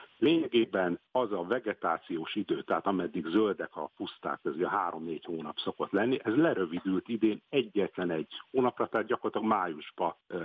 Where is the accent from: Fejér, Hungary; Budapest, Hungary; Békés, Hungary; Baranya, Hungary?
Békés, Hungary; Szarvas; itt az Alföld közepén, én ugye Szarvasi vagyok